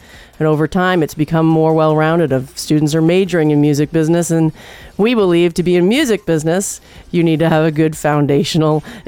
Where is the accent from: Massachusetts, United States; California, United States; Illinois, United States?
Massachusetts, United States; Boston; now in Murfreesboro, United States; well, you know, I'm a Bostonian in Tennessee